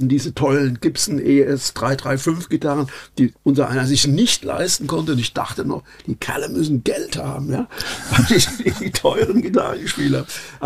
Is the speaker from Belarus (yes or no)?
no; Mannheim, Baden-Württemberg, Germany; Ich komme hier aus der Mannheimer Region, war da auch, wie schon gesagt, Musiker.